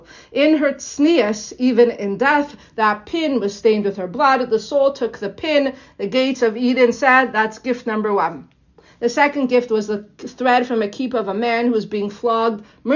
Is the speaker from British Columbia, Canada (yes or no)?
no; Toronto, Ontario, Canada; I grew up in Toronto. These are like the backwaters of Canada.